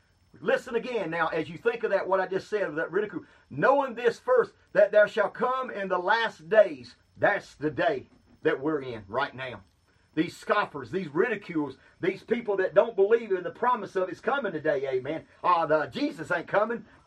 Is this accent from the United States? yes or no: yes; Georgia, United States; He knew I was a Baptist, amen, and He knew I was from Georgia.